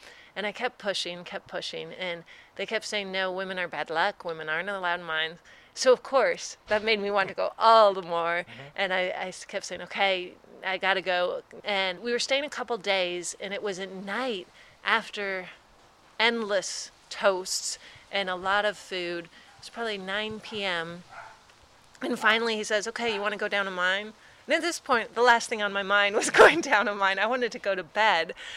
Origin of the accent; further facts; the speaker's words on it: United States; born there; I'm American born.